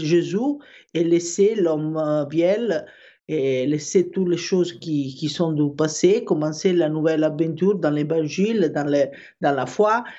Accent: Rome, Lazio, Italy; born there; French is a second language; je suis capable de parler en français un peu. Hein. Alors, je suis la maman de Carlo, et je suis née à Rome

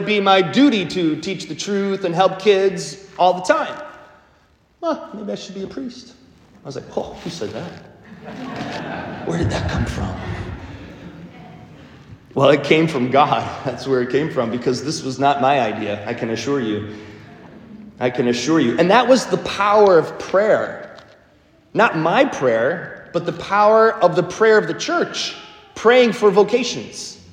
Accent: Milwaukee, Wisconsin, United States; but I grew up in Milwaukee, so he was a convert, by the way.

